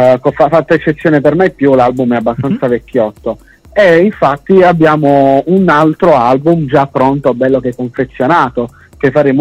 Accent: Taranto, Apulia, Italy; Noi siamo di Taranto, è una bellissima città pugliese, ci tengo sempre a dirlo. Siamo di Taranto, quindi in questo momento le date confermate sono tutte nella provincia

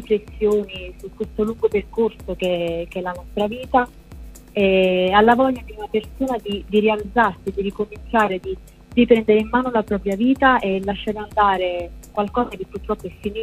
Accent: Naples, Campania, Italy; è ambientato nella circonvicinanza di Napoli, perché io sono napoletana

